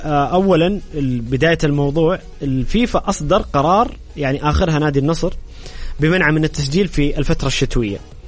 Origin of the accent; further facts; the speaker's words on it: Saudi Arabia; نحن كسعوديين نتحمل المسؤولية وراضين